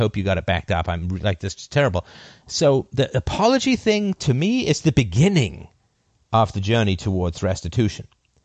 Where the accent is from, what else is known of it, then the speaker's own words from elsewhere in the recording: Canada; oh, I'm down here from Canada, big smile on my face, and everybody gave me a big smile back, like, oh, this is going to be easy. He's Canadian.